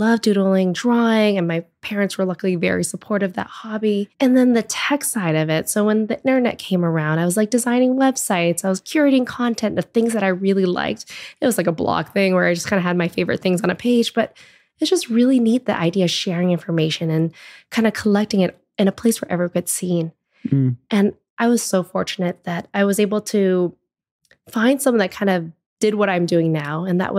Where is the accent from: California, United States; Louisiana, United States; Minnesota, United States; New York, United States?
California, United States; Cupertino; I'm from Bay Area, so Cupertino, California. For those with an Apple phone, it's where they're from.